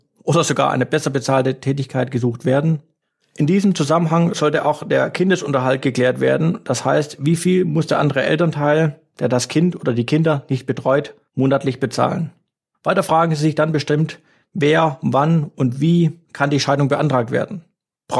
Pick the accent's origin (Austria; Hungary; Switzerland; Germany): Germany; Baden-Württemberg; accent: Swabian; Sie haben sicherlich bereits an meinem Dialekt gemerkt, dass auch ich meine schwäbischen Wurzeln nicht ganz verstecken kann.